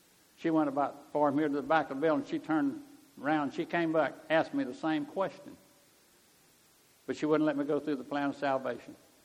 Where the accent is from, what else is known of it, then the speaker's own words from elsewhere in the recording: North Carolina, United States; I said, I'm from North Carolina up here.